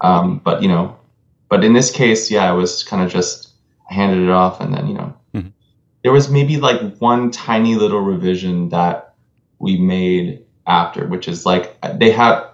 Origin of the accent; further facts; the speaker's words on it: California, United States; I'm from California originally, and so we really don't have fireflies over there so much.